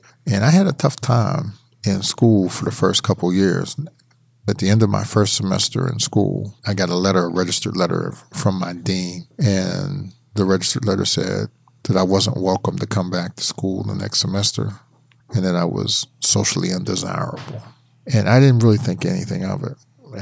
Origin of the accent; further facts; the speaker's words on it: Pennsylvania, United States; I grew up in four different neighborhoods, and I claim all of them. So I grew up in Manchester, which is on the north side, and then moved to the Hill District.